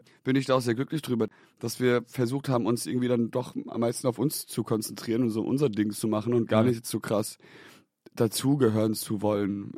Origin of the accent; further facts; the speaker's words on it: Leheim, Hesse, Germany; Wir waren als Kinder, also Leheim ist ein kleines Dorf, 3000 Einwohner, gehört zu Riedstadt. Das ist so eine Dorfgemeinde.